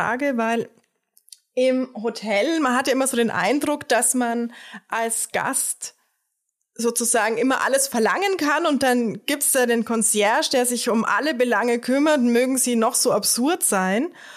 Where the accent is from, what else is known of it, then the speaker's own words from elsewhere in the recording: Germany; Also ich bin Deutsche und Österreicherin, aber ich bin mit dem deutschen System aufgewachsen.